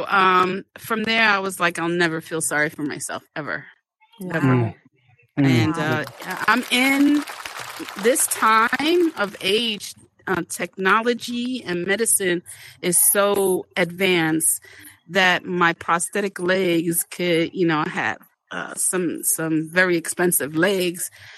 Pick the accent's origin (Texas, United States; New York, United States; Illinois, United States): New York, United States; I'm originally from New York